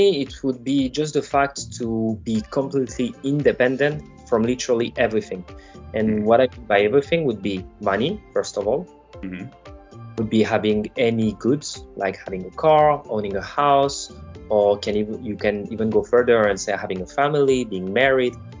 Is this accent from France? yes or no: yes; France; English is a second language; I'm from France, and I've been traveling and living abroad for the past 10 years, more or less.